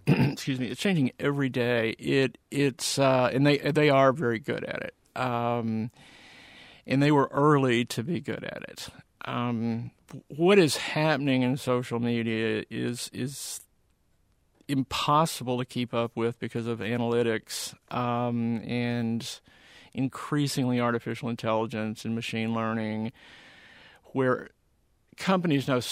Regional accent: Texas, United States; there's some brands where I grew up in Texas that are that way, where you just feel like you're home.

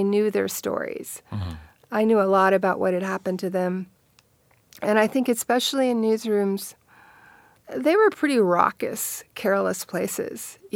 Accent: Baltimore, Maryland, United States; And as a kid growing up in Baltimore, it was a case I knew and was familiar with.

